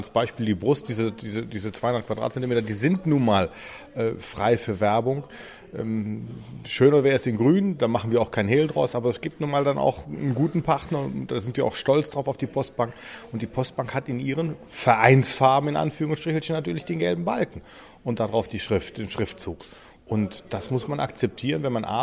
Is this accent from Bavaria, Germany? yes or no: no; Mönchengladbach, North Rhine-Westphalia, Germany; ich bin aufgewachsen auf der Birkelstraße in Mönchengladbach